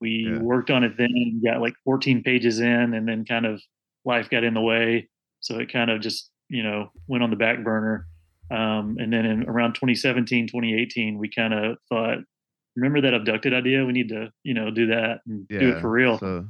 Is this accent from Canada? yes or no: no; Kilgore, Texas, United States; Oh, East Texas. Kilgore is my hometown.